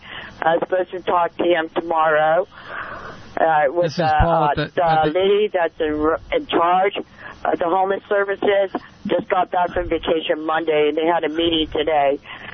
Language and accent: English; United States; I'm American. I was born in America.